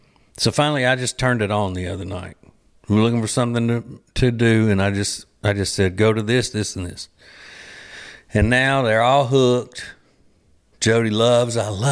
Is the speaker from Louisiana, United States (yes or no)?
yes; Louisiana, United States; You know, we're huge LSU fans. We're from Louisiana originally.